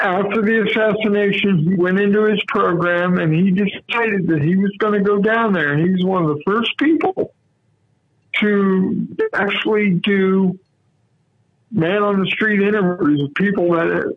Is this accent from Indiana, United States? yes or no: yes; Muncie, Indiana, United States; No, he worked at WERK in Muncie, my hometown.